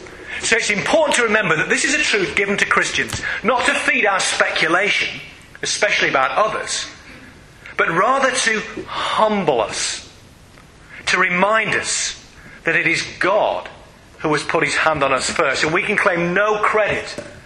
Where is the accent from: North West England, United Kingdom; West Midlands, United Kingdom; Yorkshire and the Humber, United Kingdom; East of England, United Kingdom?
Yorkshire and the Humber, United Kingdom; Now, being a Yorkshireman and knowing that generally speaking you don't get over note, I ignore them.